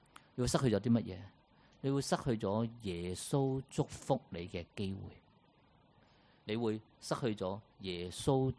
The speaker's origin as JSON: {"language": "Cantonese", "country": "Hong Kong", "said": "我香港人呢"}